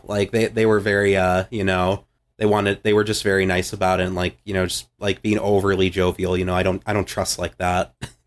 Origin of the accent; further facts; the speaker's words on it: Wisconsin, United States; moved away as an adult; I live in the South now. I actually grew up, born and raised until 18 in Wisconsin.